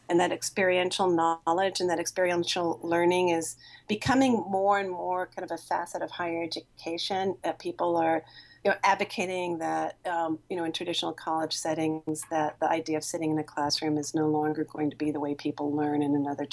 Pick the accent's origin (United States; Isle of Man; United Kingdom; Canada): United States; Oklahoma; just because I'm from Oklahoma, like with Creeks and Choctaws, that kind of call and response thing.